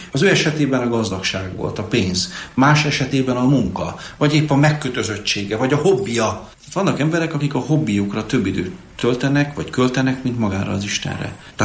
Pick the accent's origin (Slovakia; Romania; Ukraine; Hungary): Romania; Camăr, Sălaj